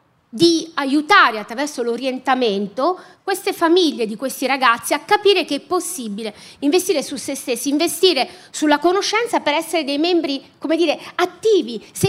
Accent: Apulia, Italy; moved away as an adult; now in Milan, Italy; io sono una pugliese, no? Che è venuta a studiare a Milano, poi sono andata fuori, poi sono tornata a Milano.

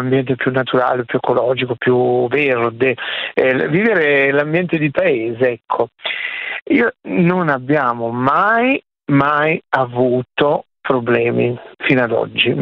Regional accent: Salerno, Campania, Italy; io sono di Salerno, e infatti … è nata a Salerno, saluto tutti i miei concittadini

